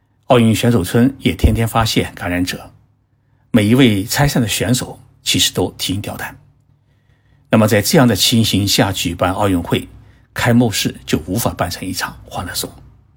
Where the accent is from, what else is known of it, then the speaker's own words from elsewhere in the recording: China; 而我们中国人呢并不这么想